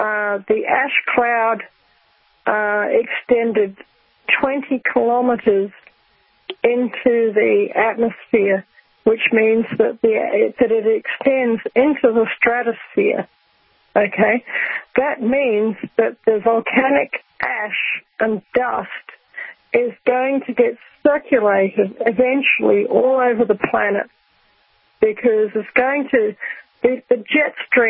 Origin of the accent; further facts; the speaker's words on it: Rotorua, Bay of Plenty, New Zealand; I grew up at Rotorua in New Zealand, which is about 50 miles down the road from Taupo.